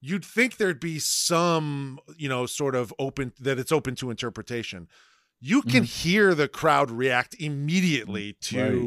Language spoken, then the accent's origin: English; Toledo, Ohio, United States; Jimmy Jackson, Toledo, Ohio's finest. I'm from Toledo. Jimmy Jackson's our guy.